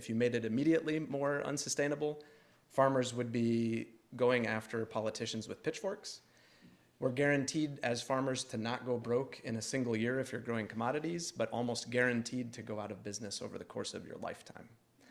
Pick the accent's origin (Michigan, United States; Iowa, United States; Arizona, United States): Iowa, United States; So I come from Iowa, which the headlines there over the last couple of years have really been focused on being a cancer cluster.